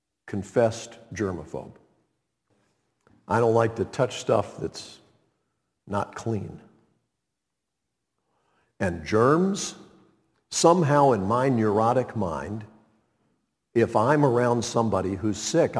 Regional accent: Montreat, North Carolina, United States; I'm from Montreat. I live right here in the town.

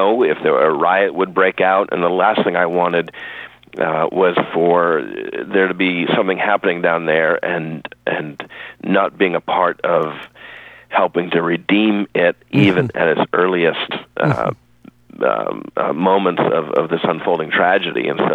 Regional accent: Boston, Massachusetts, United States; now in Charleston, United States; I'm originally from Boston, and so coming down here deeply into the Southern culture of South Carolina

